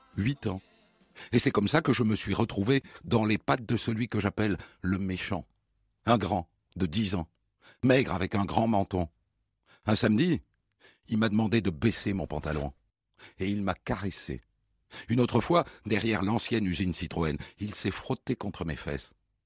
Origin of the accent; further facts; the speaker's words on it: Gennevilliers, Île-de-France, France; J'ai grandi à Gennevilliers, au nord de Paris. Un studio dans un immeuble des années 20.